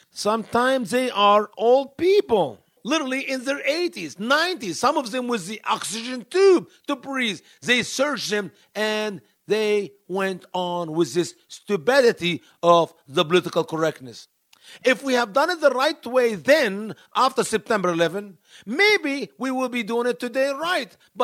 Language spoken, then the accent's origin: English; Egypt; now in United States; as they already destroyed my home country, Egypt, for the last 1,400 years.